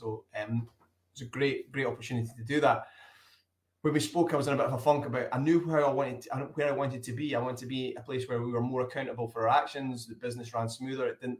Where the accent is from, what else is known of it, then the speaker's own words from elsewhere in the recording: Scotland, United Kingdom; accent: Scottish; I'm from the original Roslyn Inn. And as you'll hear by my accent, it's from Scotland. So we are just south of Edinburgh, the capital of Scotland, in a village called Roslyn.